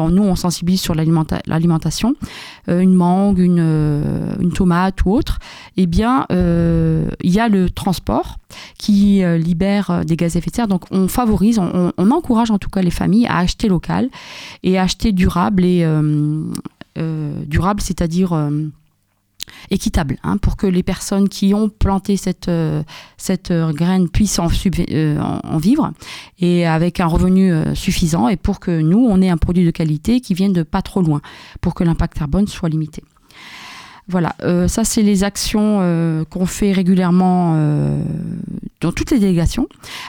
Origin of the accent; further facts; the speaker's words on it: Algeria; now in France; Pour moi, je suis originaire d'Algérie, j'ai vu ce que c'était qu'un climat désertique ou semi-désertique